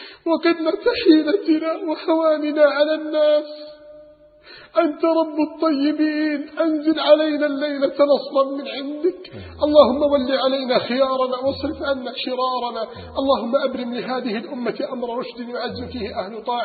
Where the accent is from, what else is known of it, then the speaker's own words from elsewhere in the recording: Alexandria, Alexandria Governorate, Egypt; حتى لدرجة أنهم لم يستطيعوا توديعه على الشاطئ عندنا في الإسكندرية